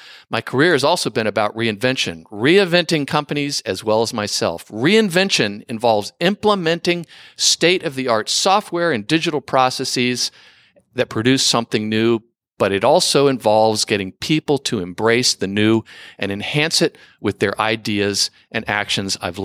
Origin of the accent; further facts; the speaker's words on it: Mumbai, Maharashtra, India; moved away as an adult; now in United States; I grew up in Bombay, India, receiving a degree in economics and advanced mathematics